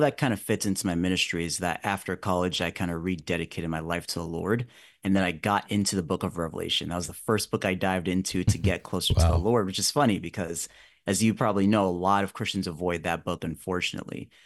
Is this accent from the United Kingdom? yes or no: no; Nigeria; now in United States; I'm originally from Nigeria. So I was born there, moved to the U.S. about 20 years ago. So I've been living in the U.S. for 24 years now. And I originally came from a Christian family